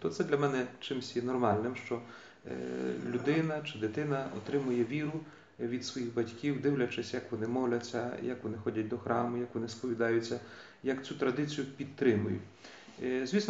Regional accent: Murafa, Vinnytsia Oblast, Ukraine; born there; я народився саме в цій сім'ї, саме в цій місцевості, тому що я народився на Мурафі, на Вінниччині, Шаргородського району. Маю батьків римокатоликів, як батько, так і мати є римокатолики.

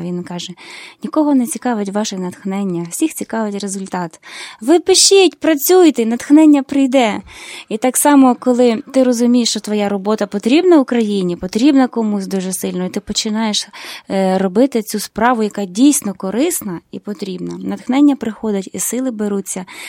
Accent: Lviv, Lviv Oblast, Ukraine; born there; І я народилася в місті Лева, в місті Львові

